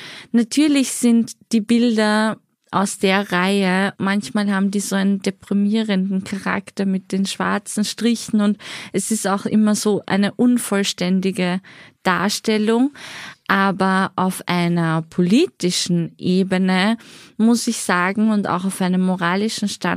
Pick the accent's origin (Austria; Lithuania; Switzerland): Austria; Ich komme ja aus Österreich.